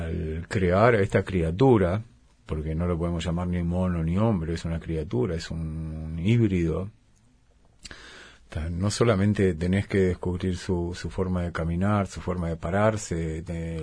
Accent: Uruguay; accent: Rioplatense; los giros y las cosas de repente son rioplatenses porque, bueno, porque yo soy de Río de la Plata, pero saqué los uruguayismos

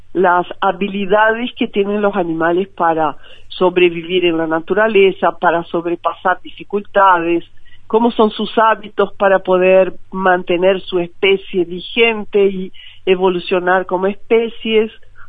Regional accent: São Paulo, Brazil; also born or lived in Rio de Janeiro; Yo crecí en Brasil, yo nací en la ciudad de Río de Janeiro. Después mi familia se mudó para la ciudad de São Paulo, imagínate, una Babel, megalópolis.

